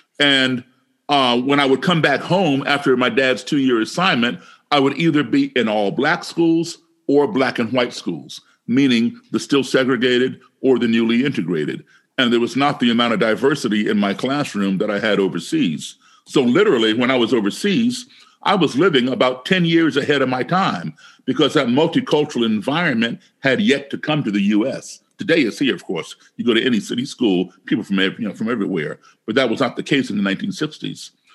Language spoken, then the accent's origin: English; Baltimore, Maryland, United States; Baltimore, my hometown